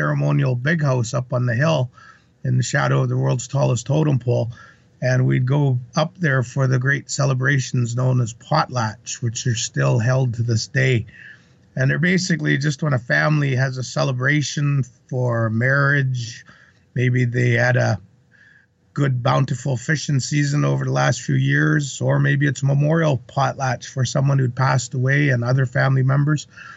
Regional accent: Alert Bay, British Columbia, Canada; born there; But I was born in Alert Bay, which is a small island in that area, which is pretty famous.

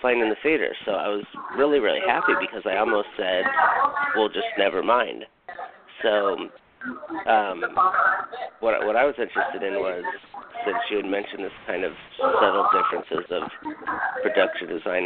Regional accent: Hawaii, United States; I worked on a film in Hawaii, The Descendants, and it was very interesting because I'm from Hawaii

